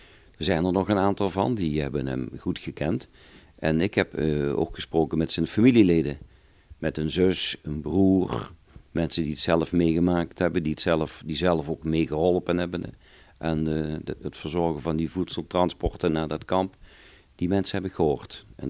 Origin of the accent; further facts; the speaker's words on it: Helden, Limburg, Netherlands; En er werd in mijn dorp Helden, waar ik vandaan kom, heel vaak over verteld.